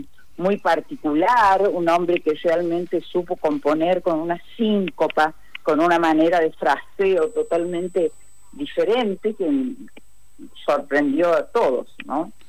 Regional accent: Las Arrias, Córdoba, Argentina; born there; Yo nací en Las Arrias, departamento de Tulumba, sí. Y tengo, bueno, una casa acá en una casita, un rancho, aquí en Tulumba.

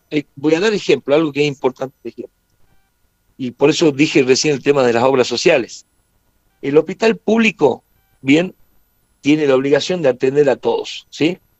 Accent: Salta, Argentina; Nosotros somos salteños, somos fuertes, pero bien humanos.

